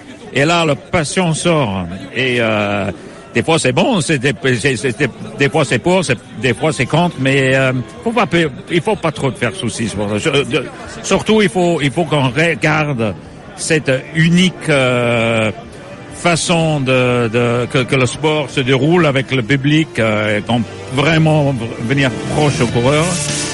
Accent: Wales, United Kingdom; first language Welsh; French is a second language; moi j'ai grandi en Pays de Galles, mon première langue est gallois.

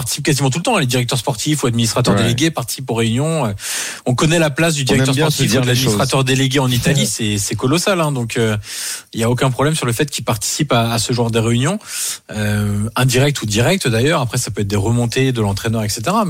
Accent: Auxerre, Bourgogne-Franche-Comté, France; vous savez que je viens d'Auxerre

